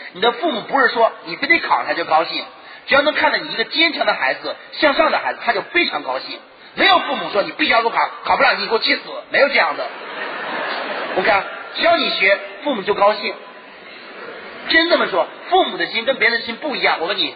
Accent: Northwest China, China; 我是西北人

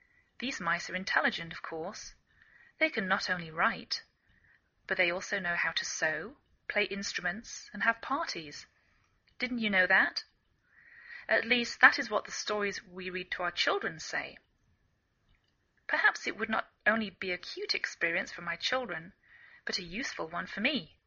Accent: England, United Kingdom; now in United States

